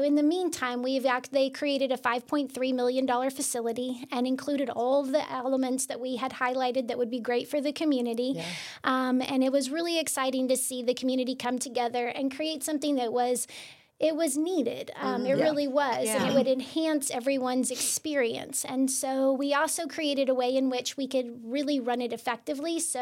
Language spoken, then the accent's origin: English; Berryville, Arkansas, United States; I grew up in Berryville, Arkansas, born and raised.